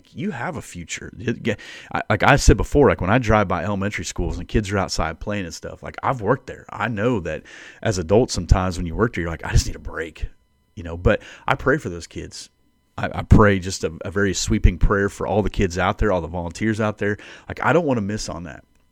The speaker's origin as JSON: {"language": "English", "country": "United States", "tie": "born or raised there", "said": "Now, I grew up right on the Mississippi River."}